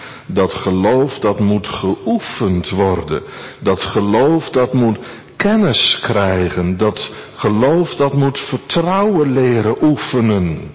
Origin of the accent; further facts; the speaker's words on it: Netherlands; Kijk, bij ons in Holland is het zo, als mensen een gebouw willen bouwen, moet je stenen hebben.